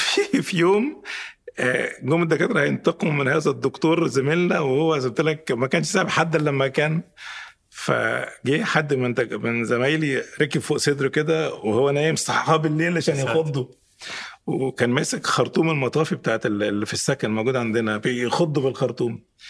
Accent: Egypt; فحسيت انه عندنا في مصر مثل يقول دماغ بلا كيف تستاهل القطع بالسيف

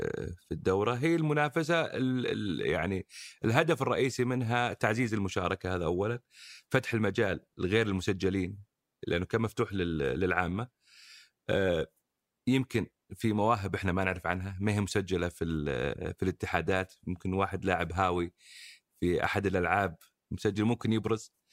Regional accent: Saudi Arabia; إحنا كمجتمع سعودي

